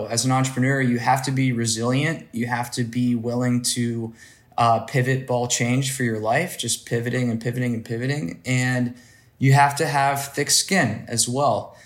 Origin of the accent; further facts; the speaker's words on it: Ohio, United States; Moved back to Ohio, my home state, and started two gyms of my own with a partner, one of my close friends.